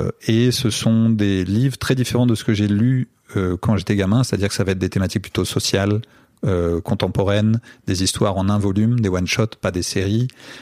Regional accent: France; moi, je viens de France, qui est un des principaux pays de production de bande dessinée.

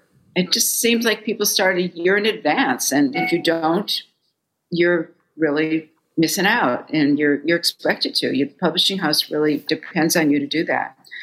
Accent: Fargo, North Dakota, United States; moved away as an adult; now in New York, United States; Well, like I told you, I was raised in Fargo, which was a wonderful place to grow up. But I was really hell bent on leaving because I wanted a job in the magazine industry

